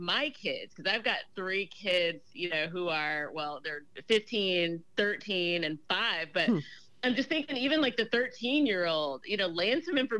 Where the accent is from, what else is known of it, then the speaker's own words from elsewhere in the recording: Memphis, Tennessee, United States; And I think back to growing up in Memphis and just feeling like from an early age